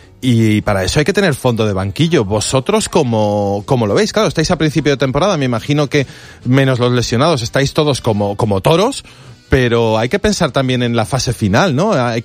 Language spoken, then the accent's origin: Spanish; Santander, Cantabria, Spain; en Santander, en mi tierra